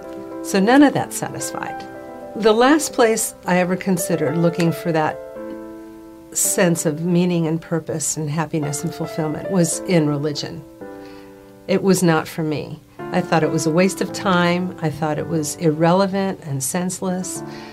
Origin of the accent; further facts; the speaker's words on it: Puerto Rico; I grew up in Puerto Rico, and I had this fantastic Jewish grandmother I just adored.